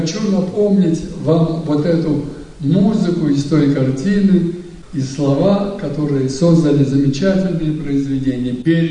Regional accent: Stryba, Odesa Oblast, Ukraine; now in Moscow, Russia; Мы с Украины, отец и мать, жили под Винницей в селе Стрыба Котомского района Одесской области и занимались животноводством.

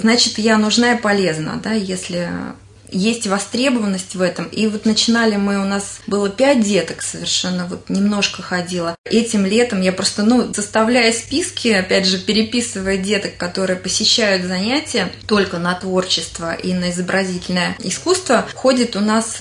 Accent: Safonovo, Moscow Oblast, Russia; Родилась я в Раменском районе, в деревне Сафоново. И, в общем-то, я, наверное, коренная жительница. Не в общем-то, а коренная. И безумно люблю свой край и горжусь своим краем.

